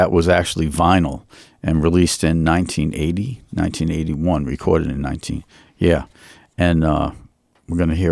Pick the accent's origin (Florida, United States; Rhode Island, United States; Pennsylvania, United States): Rhode Island, United States; Providence; born there; I was born in Providence.